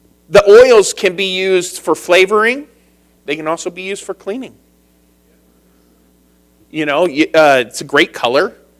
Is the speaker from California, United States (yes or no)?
yes; Riverside, California, United States; I grew up in Riverside.